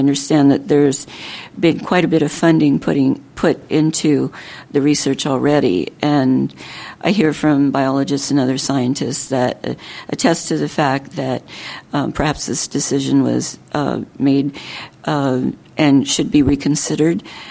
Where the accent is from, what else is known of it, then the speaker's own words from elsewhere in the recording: Burien, Washington, United States; from Burien, Washington.